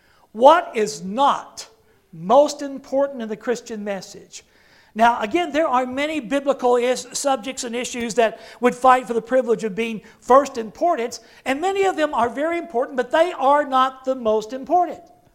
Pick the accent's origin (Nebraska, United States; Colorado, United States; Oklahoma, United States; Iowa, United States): Oklahoma, United States; Oklahoma City; for bombing the Oklahoma City Federal Building, my home state, my hometown, killing 168 people, including 19 children. This building was located just a few blocks from where I was born many, many, many moons ago.